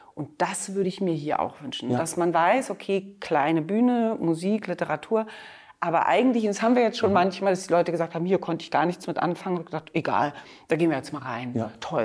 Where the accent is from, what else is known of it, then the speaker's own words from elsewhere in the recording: Berlin, Germany; Und ich bin ja Berlinerin